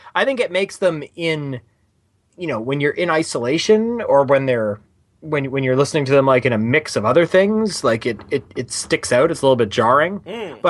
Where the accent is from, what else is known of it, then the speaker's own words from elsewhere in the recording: Canada; I'm Canadian